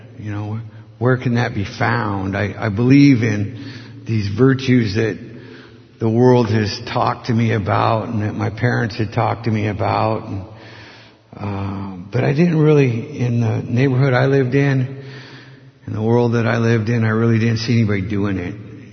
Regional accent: Tacoma, Washington, United States; and I was born and raised in Tacoma, and I poured concrete for 37 years.

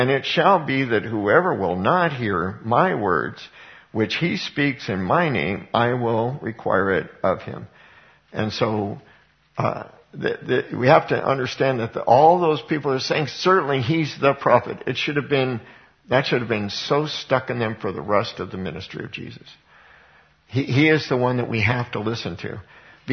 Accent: Colorado, United States; How many of you heard about King Supers? And I grew up in Colorado. King Supers was the equivalent of Safeway.

